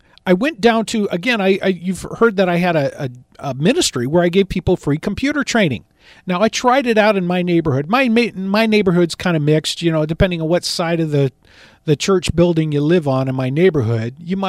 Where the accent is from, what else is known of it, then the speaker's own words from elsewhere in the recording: Los Angeles, California, United States; I said, I grew up in East LA. I was a minority in my community.